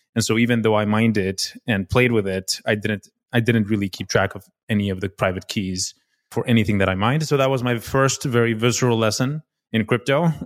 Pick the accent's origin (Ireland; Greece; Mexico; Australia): Mexico; Mexico City; moved away as an adult; now in United States; I was born and raised in Mexico City.